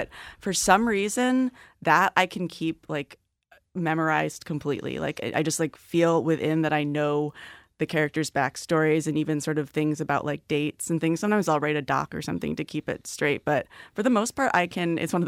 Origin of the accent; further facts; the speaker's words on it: Penfield, New York, United States; So there's that aspect too, where I grew up in Penfield, and so the suburb called Parkview in the book is kind of like a fictional Penfield, or, like, east side of Rochester suburb